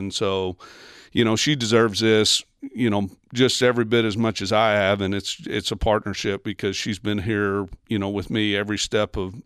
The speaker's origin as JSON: {"language": "English", "town": "Little Rock", "region": "Arkansas", "country": "United States", "tie": "born or raised there", "said": "I grew up in Southwest Little Rock, and Pleasant Valley wasn't a place that I got the opportunity to play very much."}